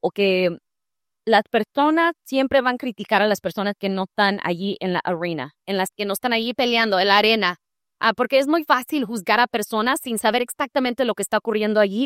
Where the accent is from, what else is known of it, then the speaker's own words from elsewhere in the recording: Oklahoma, United States; yo siempre he estado aquí, yo nunca me he ido, yo soy de Oklahoma, yo nací aquí, la Tierra Roja.